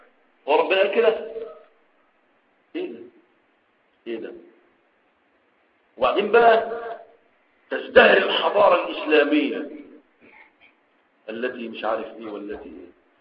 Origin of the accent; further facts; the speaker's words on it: Egypt; في التعليم عندنا في مصر